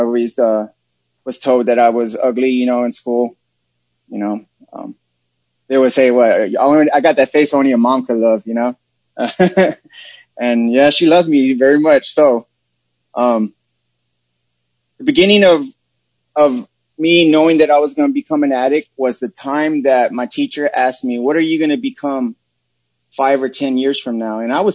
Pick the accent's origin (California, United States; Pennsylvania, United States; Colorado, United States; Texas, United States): Texas, United States; I grew up in Santa Rita Courts, Charmers Courts, projects. I was very poor as a kid.